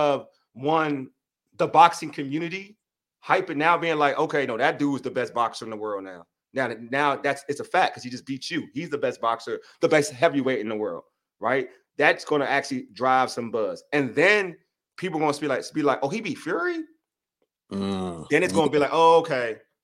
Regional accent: United States; because I'm from the United States. We live in the United States.

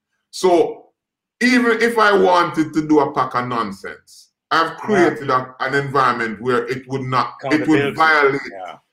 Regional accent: Jamaica; I'm from Jamaica. I am Jamaican.

